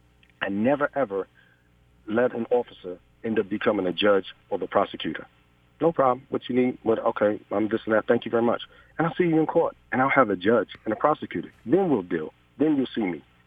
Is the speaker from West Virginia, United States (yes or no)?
no; New York, United States; also born or lived in Boston; now in Washington, D.C. area, United States; I grew up in New York. I went to college in Boston, lived up in Boston, and then I came down to D.C., Maryland area.